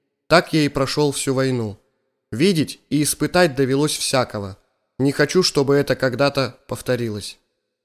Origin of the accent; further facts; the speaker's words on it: Zlatoust, Chelyabinsk Oblast, Russia; born there; Я родился в Златоусте в 1922 году.